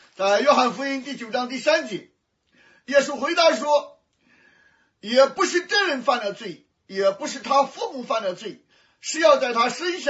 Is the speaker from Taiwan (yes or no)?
no; China; 我们中国人受佛教的影响啊，因果规律